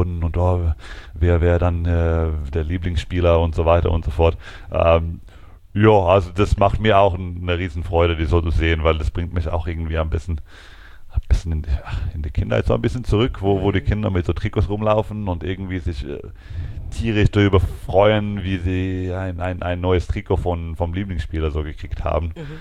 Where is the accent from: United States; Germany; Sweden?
Sweden; Lund, Skåne; German is a second language; oder es geht nach Lund, also meine Heimatstadt in Schweden.